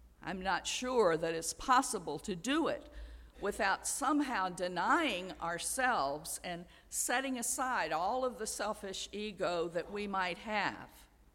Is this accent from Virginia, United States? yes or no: yes; Charlottesville, Virginia, United States; and most recently in my hometown of Charlottesville.